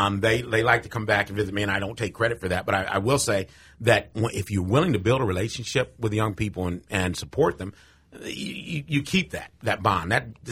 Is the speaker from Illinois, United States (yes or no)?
yes; Joliet, Illinois, United States; now in Galesburg, United States; it's funny because growing up in Joliet, a lot of my friends on Facebook or whatever, how can you stay down there? When are you coming back to Chicago land and blah, blah, blah?